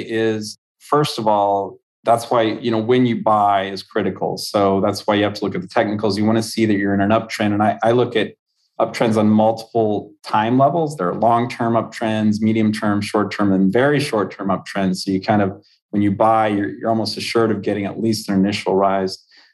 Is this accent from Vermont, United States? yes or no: no; Texas, United States; I grew up in Texas, but California, you know, the weather is pretty darn good.